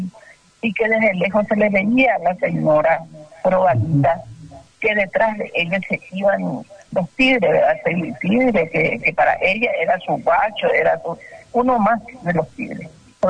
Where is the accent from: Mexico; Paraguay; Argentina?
Paraguay; Yo soy muy paraguaya. Y a mí me interesa, yo vivo con la historia paraguaya.